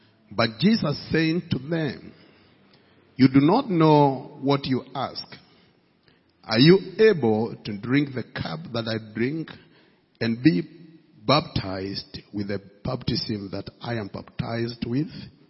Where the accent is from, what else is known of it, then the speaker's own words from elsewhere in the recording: Kenya; I come from Kenya